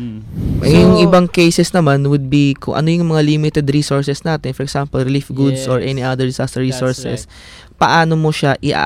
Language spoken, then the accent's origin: Tagalog; Eastern Visayas, Philippines; example sa amin sa Eastern Summer, no. Mm. Nakaharap talaga kami sa Pacific Ocean.